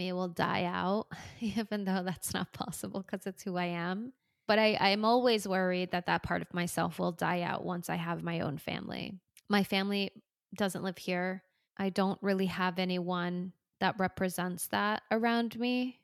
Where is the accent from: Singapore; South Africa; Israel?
Singapore; now in United States; yes, I'm Dutch Filipino and I was born in one place and I was raised in Singapore and now I live in America